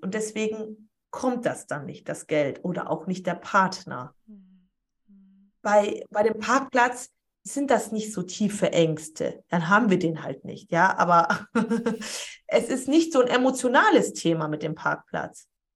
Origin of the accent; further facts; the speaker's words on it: Poland; Aber ich bin sehr gläubig. Ich komme aus Polen, das sind ja alle katholisch.